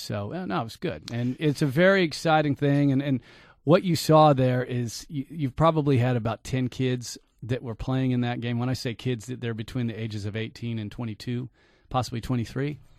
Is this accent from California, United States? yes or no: yes; Sacramento, California, United States; I grew up in Sacramento, and I lived there my entire life, with the exception of about 2 years when I was a baby.